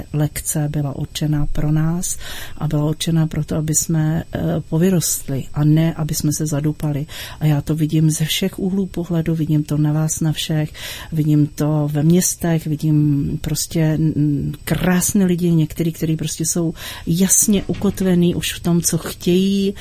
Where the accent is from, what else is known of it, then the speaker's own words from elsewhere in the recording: Plzeň, Plzeň Region, Czechia; moved away as an adult; co jsem se vzdálila z Plzně